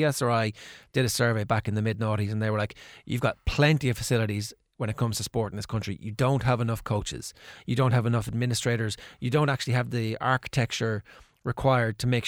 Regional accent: Athy, Kildare, Ireland; I'm from Athy

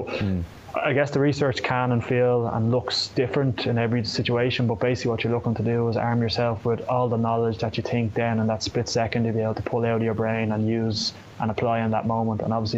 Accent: Glasnevin, Leinster, Ireland; one of the ways I'm very lucky is that I grew up in Glasnevin

